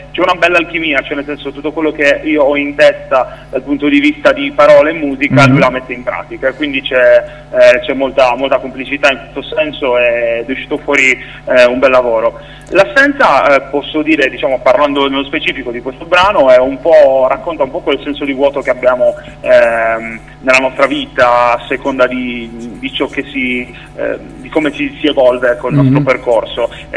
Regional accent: Sassari, Sardinia, Italy; io sono sardo, sono di Sassari, ho classe 1987

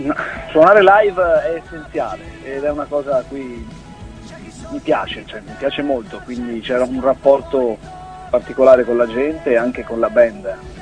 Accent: Veneto, Italy; io sono un cantautore di 32 anni, vengo dalla provincia di Venezia.

